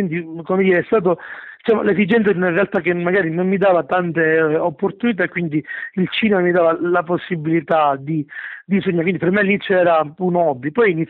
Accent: Enna, Sicily, Italy; io sono di Enna, che è una piccola cittadina al centro della Sicilia. Uno può immaginare, bello Sicilia, il sole, il mare, no, in realtà io vivo in una montagna, sembrano le Alpi, per cui c'è nebbia, neve

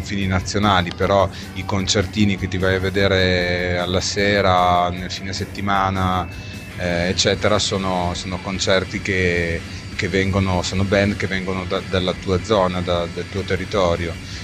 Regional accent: Veneto, Italy; now in Emilia-Romagna, Italy; anche se noi appunto essendo veneti abbiamo molte, come dire, abbiamo molti riferimenti anche in Veneto

